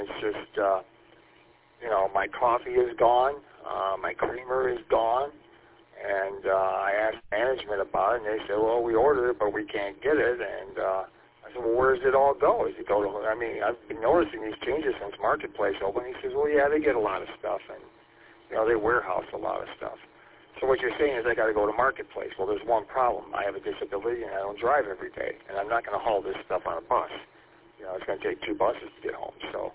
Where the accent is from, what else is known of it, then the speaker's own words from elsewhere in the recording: St. Clair Shores, Michigan, United States; I got to go down to St. Clair Shores, my hometown.